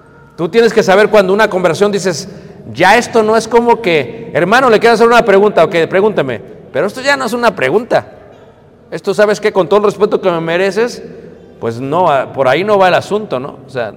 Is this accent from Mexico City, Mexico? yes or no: yes; Mexico City, Mexico; now in Chicago, United States; Yo nací, crecí, me crié en Ciudad de México. El resto ha sido en Chicago.